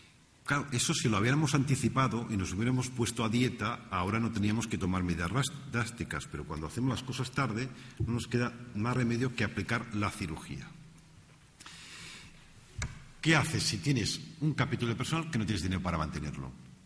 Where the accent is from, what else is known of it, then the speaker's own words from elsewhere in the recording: Spain; nosotros como españoles y europeos sentimos que nuestro Estado como proveedor de bienestar es distinto al norteamericano